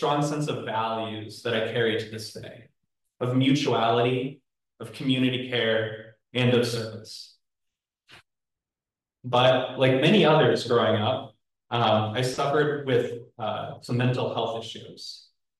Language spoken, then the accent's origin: English; Madison, Wisconsin, United States; Was born and raised in Madison, Wisconsin, attending Madison Mennonite Church. Our urban congregation shared space with a local UCC church, and growing up, our congregation represented what most of my understanding was of community.